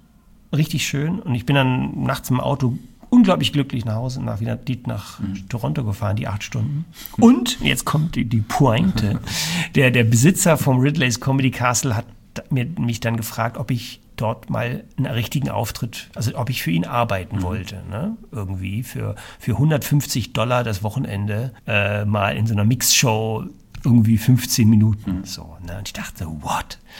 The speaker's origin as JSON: {"language": "German", "region": "Berlin", "country": "Germany", "said": "Und dann bin ich nach einem halben Jahr, wie gesagt, nach Berlin zurück. Wirklich also noch mal, also da, wo ich herkomme. Und habe mit 40, etwas mehr als 40, wieder bei meinen Eltern noch mal kurz gewohnt."}